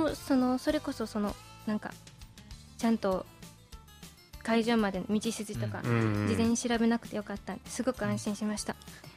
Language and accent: Japanese; Kochi, Japan; 私は高知県出身で